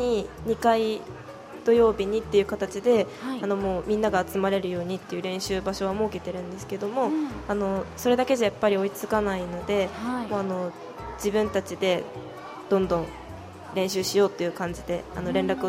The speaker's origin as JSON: {"language": "Japanese", "region": "Nagano", "country": "Japan", "said": "私の出身の長野の村であるイベントとかに出るためにちょっとクラブ活動的な感じで、踊りを習ったことはありますね。"}